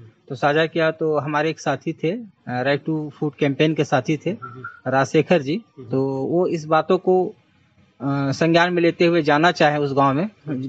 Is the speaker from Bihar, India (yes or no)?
no; Karra, Jharkhand, India; मैं कर्रा ब्लॉक से बिलोंग करता हूं, झारखंड के खूंटी जिला।